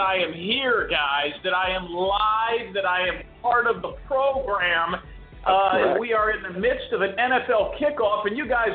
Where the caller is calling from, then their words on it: Clearwater Beach, Florida, United States; Fellas, Clearwater Beach, bad boy checking in.